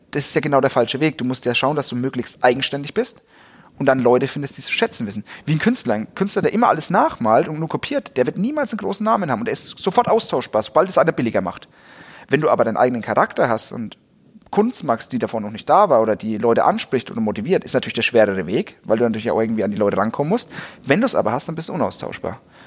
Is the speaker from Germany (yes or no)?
yes; Bavaria, Germany; Also das merke ich halt als Franke auch, weil wir als Franken, wir sind ja immer schon die Underdogs.